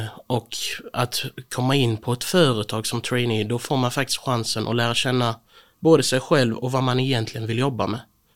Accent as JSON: {"language": "Swedish", "region": "Skåne", "country": "Sweden", "tie": "born or raised there", "said": "28 år, född och uppvuxen i norra Skåne."}